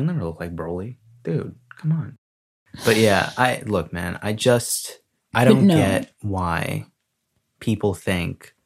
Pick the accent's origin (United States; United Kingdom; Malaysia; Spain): United States; Louisiana; dude, I'm Cajun!